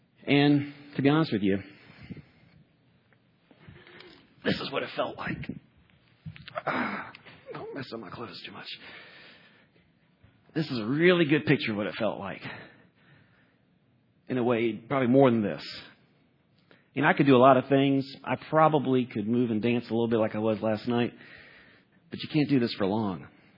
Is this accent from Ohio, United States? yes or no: no; Atlanta, Georgia, United States; I was from Atlanta, too, like Lauren, a little bit older than Lauren.